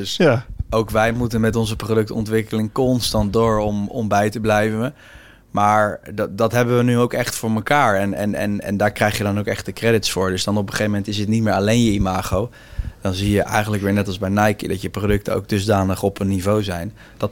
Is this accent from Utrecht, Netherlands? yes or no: no; The Hague, South Holland, Netherlands; want ik kom zelf ook uit Den Haag.